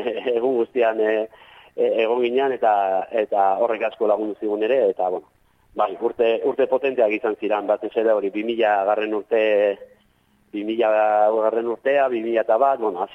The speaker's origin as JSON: {"language": "Basque", "town": "Pasaia", "region": "Basque Country", "country": "Spain", "said": "Bai, ni pasaitarra naiz"}